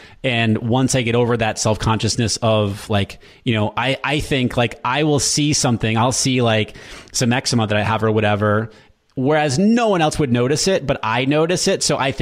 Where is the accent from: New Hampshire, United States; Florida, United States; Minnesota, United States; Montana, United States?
New Hampshire, United States; Hampton; So I grew up in Hampton, New Hampshire, and the high school had 1,300 people in it total. That was huge for my town.